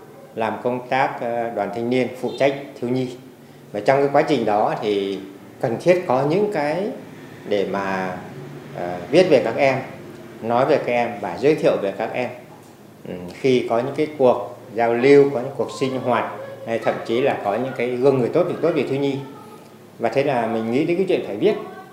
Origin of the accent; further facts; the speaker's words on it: Đại Lịch, Yên Bái, Vietnam; Quê tôi thì ở xã Đại Lịch, cũng là nơi cái vùng đất kháng chiến của Nguyễn Văn Trấn.